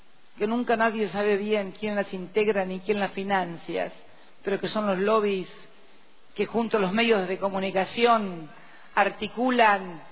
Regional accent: Argentina; ¿Cómo piensan que somos los argentinos el peligro?

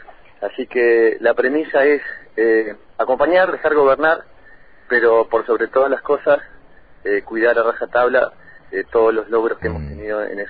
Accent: Río Grande, Tierra del Fuego, Argentina; Yo soy un muchacho de Río Grande

